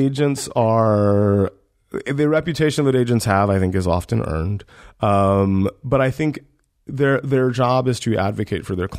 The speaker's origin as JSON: {"language": "English", "region": "Deep South", "country": "United States", "tie": "born or raised there", "said": "You know, growing up in the Deep South, I remember being in English class"}